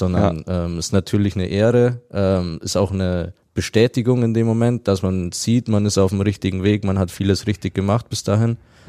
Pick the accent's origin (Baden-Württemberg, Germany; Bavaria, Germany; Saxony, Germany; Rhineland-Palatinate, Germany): Bavaria, Germany; Also als Kind in Bayern aufzuwachsen.